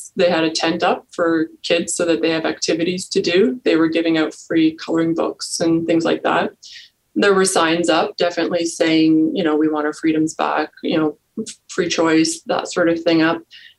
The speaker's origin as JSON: {"language": "English", "town": "Kitchener", "region": "Ontario", "country": "Canada", "said": "I'm from Kitchener and married with some stepchildren."}